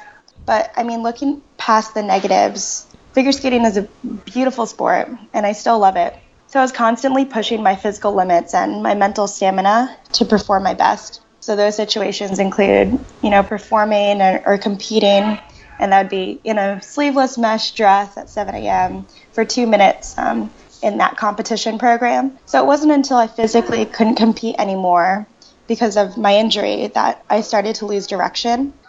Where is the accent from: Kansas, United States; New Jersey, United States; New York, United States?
New Jersey, United States; Ridgewood; I'm originally from Ridgewood, New Jersey, and I have two siblings